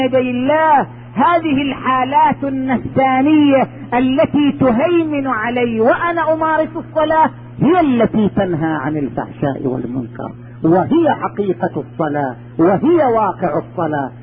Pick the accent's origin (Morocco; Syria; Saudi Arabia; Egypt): Saudi Arabia; Qatif, Eastern Province; والحمد لله الجمعية الخيرية عندنا بالقطيف في هذه السنوات الأخيرة